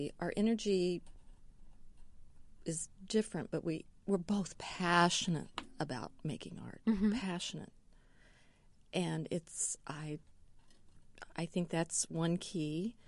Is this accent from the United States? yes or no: yes; Indiana, United States; I'm from Vandenberg County. We grew up probably 40 miles from each other